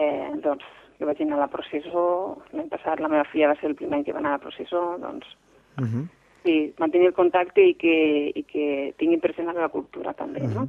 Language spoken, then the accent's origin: Catalan; Falset, Catalonia, Spain; now in Ireland; als meus fills, doncs d'on vinc jo, d'on soc jo, les tradicions, m'agrada molt que segueixin totes les tradicions de Falset, no?